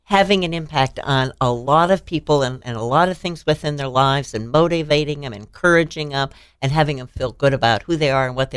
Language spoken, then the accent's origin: English; Peoria, Illinois, United States; also born or lived in Chicago; Born and raised in Peoria. And so I spent the winter of 07 doing taxes with my mom, spending a week here, going back up to Chicago to be with my husband.